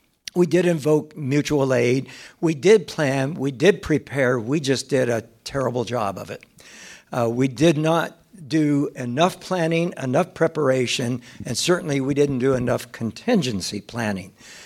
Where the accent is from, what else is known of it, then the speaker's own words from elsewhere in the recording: San Diego, California, United States; I was raised in San Diego, spent the first 28 years of my 34-year cop career in the San Diego Police Department.